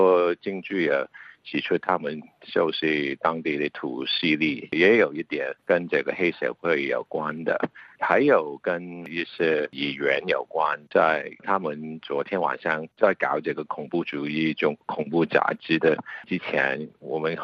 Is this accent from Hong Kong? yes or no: yes; Hong Kong; 我作为香港人